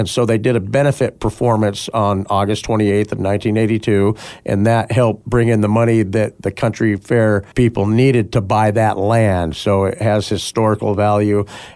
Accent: Portland, Oregon, United States; I'm from Oregon. I would say Portland, Oregon is where I went to high school, at Lincoln High School in Portland, Oregon.

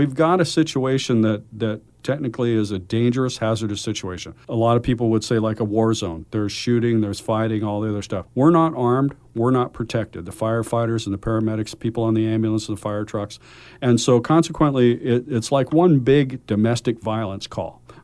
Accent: Milwaukie, Oregon, United States; I'm a local kid. I grew up here in Milwaukee. I went to Rex Putnam High School.

